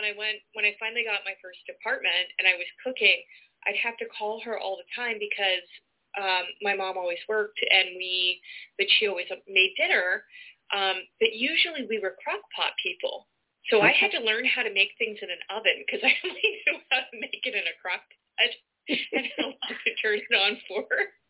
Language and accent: English; Canada; as a Canadian